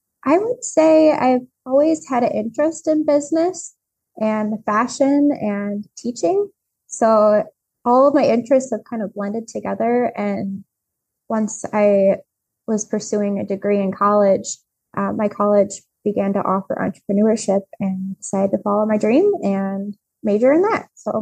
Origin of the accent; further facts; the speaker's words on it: Beaver Dam, Wisconsin, United States; I've lived in Wisconsin pretty much my whole life. And I grew up around Beaver Dam, and which was where Nancy Zeman had her store.